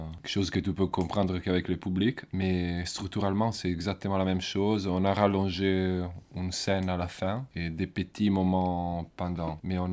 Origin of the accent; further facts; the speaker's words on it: Italy; now in Brussels, Belgium; Je dois dire plus. Je suis un vrai Italien et j'habite à Bruxelles, dans les mêmes quartiers que mon collègue.